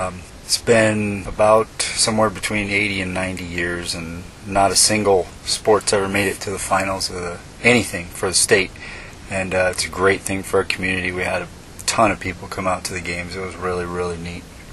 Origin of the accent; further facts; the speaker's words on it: Cave Creek, Arizona, United States; I grew up in Cave Creek, and at the time in Cave Creek, they didn't have a high school.